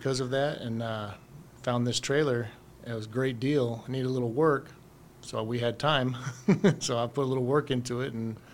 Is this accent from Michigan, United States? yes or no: no; Alamogordo, New Mexico, United States; I was from Alamogordo.